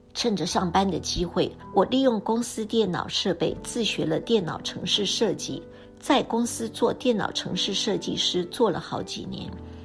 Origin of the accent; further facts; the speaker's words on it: Taiwan; moved away as an adult; now in New York, United States; 我是台湾人，娘家非常丰裕，我们都是给奶妈带大的。